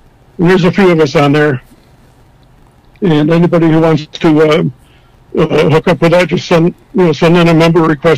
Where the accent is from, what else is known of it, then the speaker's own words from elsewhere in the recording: Danbury, Connecticut, United States; it's directed towards people I grew up with in Danbury